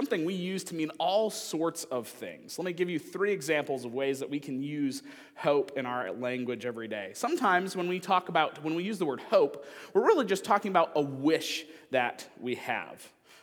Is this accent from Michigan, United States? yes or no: yes; Michigan, United States; I have a friend of mine that was one of the teachers at the church I grew up in Michigan